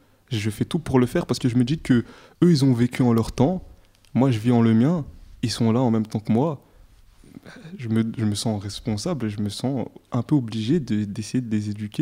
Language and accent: French; Rwanda; Moi, je suis rwandais